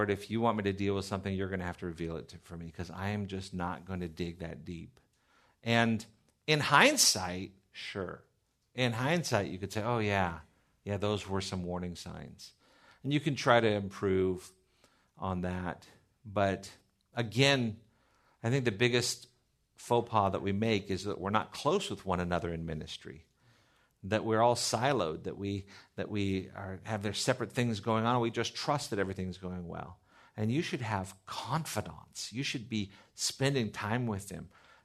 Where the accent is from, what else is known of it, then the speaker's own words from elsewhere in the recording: Seal Beach, California, United States; I grew up in Seal Beach. Seal Beach is a great little town, just an hour south of here. It's 20,000 people.